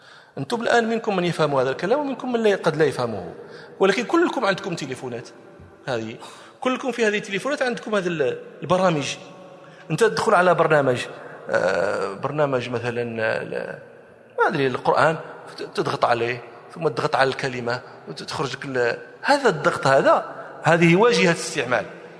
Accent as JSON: {"language": "Arabic", "country": "Morocco", "said": "كنت أدرس الطلبة صحيح مسلم عندنا في المغرب"}